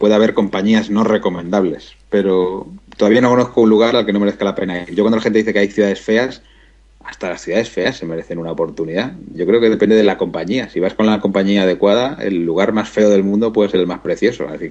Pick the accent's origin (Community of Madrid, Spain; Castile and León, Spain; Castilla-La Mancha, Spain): Community of Madrid, Spain; Madrid; Soy madrileño, aquí nací, me encanta mi tierra.